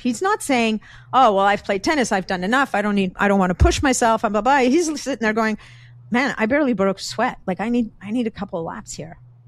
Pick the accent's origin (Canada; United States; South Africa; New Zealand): Canada; I'm a Canadian. I'm going to be neutral, but just not going to go there.